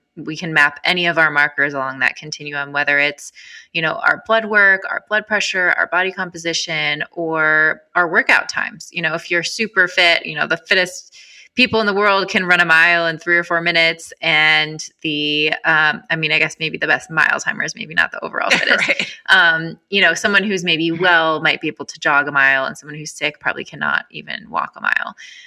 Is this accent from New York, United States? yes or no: no; Michigan, United States; And I, kind of short story on how I got here, I grew up in Michigan.